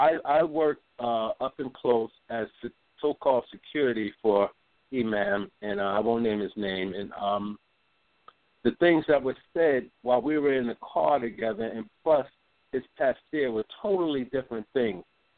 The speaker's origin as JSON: {"language": "English", "town": "Philadelphia", "region": "Pennsylvania", "country": "United States", "said": "I'm from Philadelphia."}